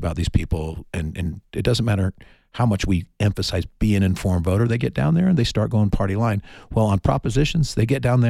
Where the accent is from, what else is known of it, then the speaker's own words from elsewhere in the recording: Los Angeles, California, United States; I grew up in Los Angeles